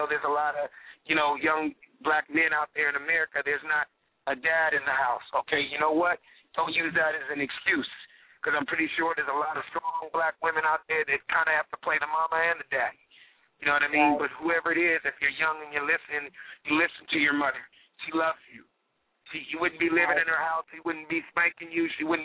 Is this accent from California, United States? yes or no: yes; Los Angeles, California, United States; me just being a silly kid growing up in South Central L.A., making people laugh